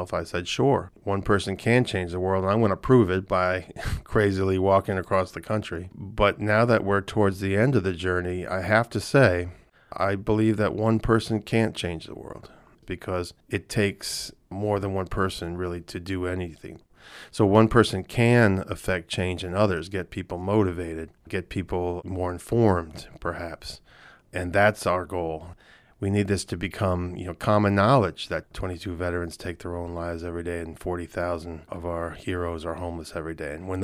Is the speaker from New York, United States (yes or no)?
yes; New York, United States; Being a New Yorker, I'm totally alien to complete strangers stopping you on the street and asking if you are okay.